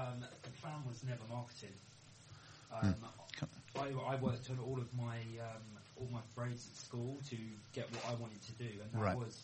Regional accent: Gillingham, South East England, United Kingdom; I grew up in Gillingham.

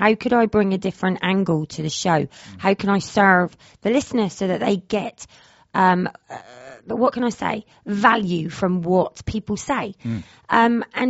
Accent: Plymouth, South West England, United Kingdom; I always go, I'm from Plymouth in Devon.

